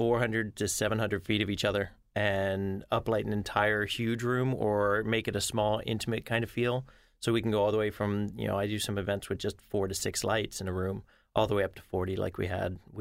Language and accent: English; Los Angeles, California, United States; I'm a DJ from Los Angeles who played house music until like 6 in the morning, and then I moved here.